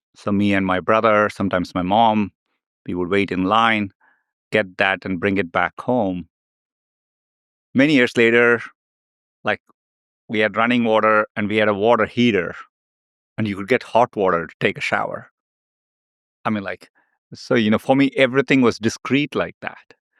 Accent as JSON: {"language": "English", "town": "Chennai", "region": "Tamil Nadu", "country": "India", "tie": "born or raised there", "said": "I grew up in Chennai. It's in south of India. It's a beautiful, bustling city."}